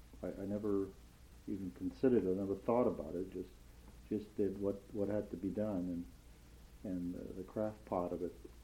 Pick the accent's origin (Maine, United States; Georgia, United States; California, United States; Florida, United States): Maine, United States; living in Maine, I come from Maine and was born and raised in Maine